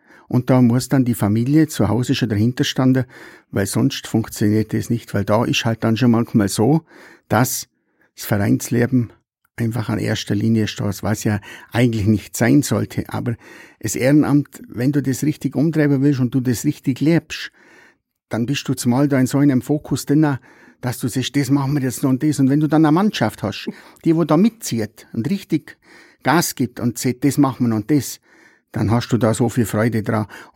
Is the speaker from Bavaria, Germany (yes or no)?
yes; Nesselwang, Bavaria, Germany; born there; ich halt schon ein sehr bodenständiger, gebürtiger Nesselwanger bin, wie 62 Jahre alt, bin seit 1977 im Trachtenverein Alpspitzler